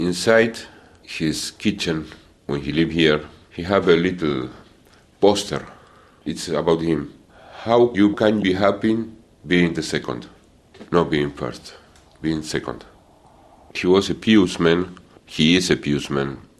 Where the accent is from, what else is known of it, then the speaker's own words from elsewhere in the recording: Argentina; Many years is possible, another year is not, because we are Muslim from Argentina. My culture is Argentine culture. It's not Iranian culture or Arabic culture.